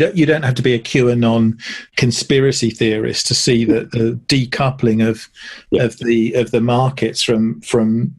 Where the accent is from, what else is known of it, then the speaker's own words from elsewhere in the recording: United Kingdom; because I'm British